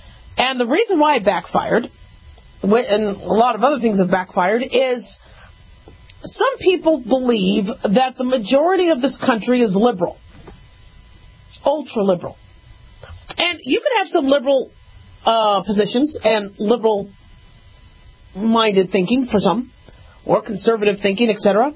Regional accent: United States; yeah, I lean one way to the other, but I'm an American first

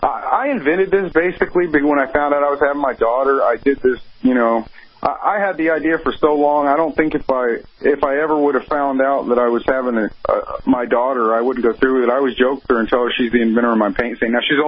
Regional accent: Houston, Texas, United States; I'm from Houston, it's a pretty big city, so.

